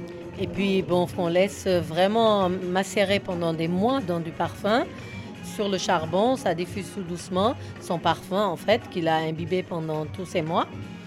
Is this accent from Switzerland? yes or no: no; Limay, Île-de-France, France; nous sommes de la deuxième génération née au Sénégal. Je parle plus Wolof que le Cap-Verdien. Tous ceux qui sont là viennent de Mantes-la-Jolie, du Val-Forêt. Moi, je viens de Limay